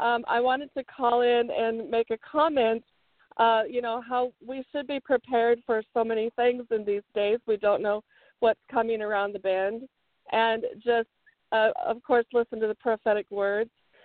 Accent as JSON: {"language": "English", "region": "Iowa", "country": "United States", "tie": "born or raised there", "said": "Yeah, I grew up in Iowa on a farm in Iowa."}